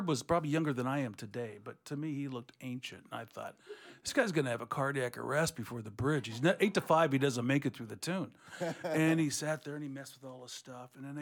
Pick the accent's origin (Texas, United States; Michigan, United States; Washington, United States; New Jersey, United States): Washington, United States; Seattle; Yeah, I grew up in the South End, and it was all funk and Motown.